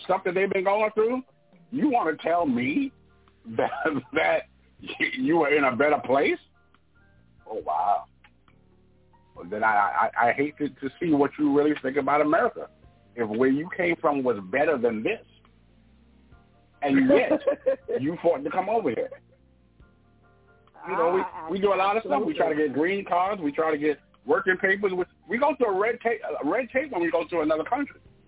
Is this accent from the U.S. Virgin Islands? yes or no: yes; St. Thomas, U.S. Virgin Islands; born there; I was born in the Virgin Islands, St. Thomas Virgin Islands, which is owned by the United States